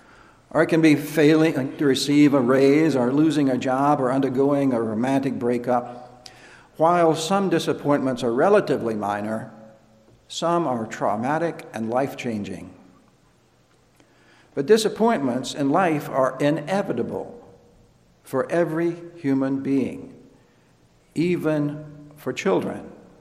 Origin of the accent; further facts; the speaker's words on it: Alabama, United States; Since I grew up in Alabama, and many members of my family attended the University of Alabama, I am forced not only to follow, but also to care about the fortunes of Alabama Crimson Tide football.